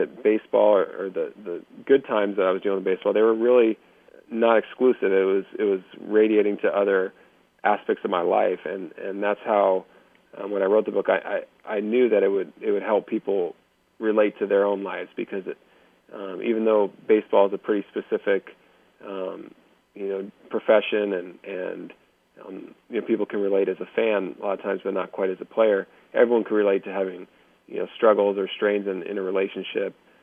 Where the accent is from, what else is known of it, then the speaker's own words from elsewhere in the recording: California, United States; We're both from Southern California